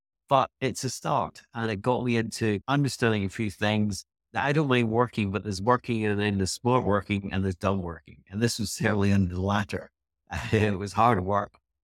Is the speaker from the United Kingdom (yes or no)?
yes; Edinburgh, Scotland, United Kingdom; So way back when, whatever it was, we grew up in Edinburgh, Scotland, and I started a donut kiosk.